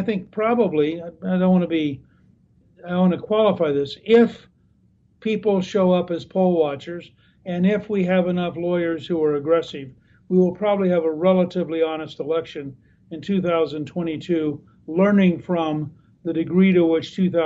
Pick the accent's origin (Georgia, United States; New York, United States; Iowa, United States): Georgia, United States; I mean, in my home state of Georgia, there's no question that Fulton County, which is our biggest county, had very corrupt election last time.